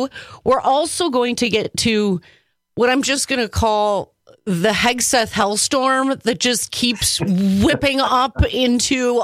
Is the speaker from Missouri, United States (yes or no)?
no; Wauwatosa, Wisconsin, United States; I was raised in the Catholic Church and attended a little parish called St. Pius X on the near northwest side of Milwaukee, technically in Wauwatosa. And I grew up in St. Pius X Catholic Parish.